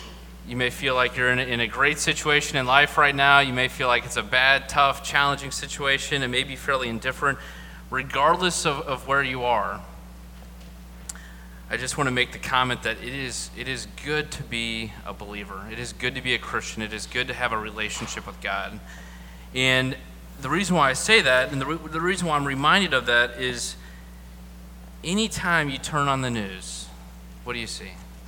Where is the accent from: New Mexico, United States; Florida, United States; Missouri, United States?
Missouri, United States; So when we say we're from Missouri, the Show Me State, that means that we're skeptical, right?